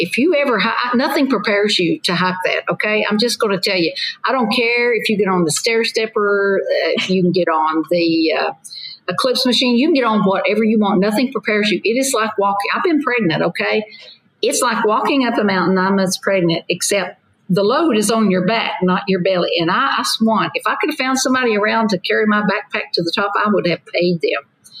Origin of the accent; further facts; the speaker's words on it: Tennessee, United States; I'm from East Tennessee. The Great Smoky Mountains, the Appalachian Trail runs right behind my farm, as a matter of fact.